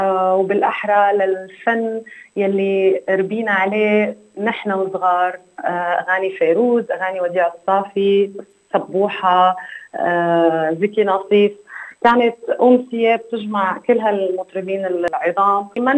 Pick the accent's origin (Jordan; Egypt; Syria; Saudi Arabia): Syria; عنا أعضاء من مصر، من لبنان، من فلسطين، من الأردن، ومن سوريا، وأنا من سوريا.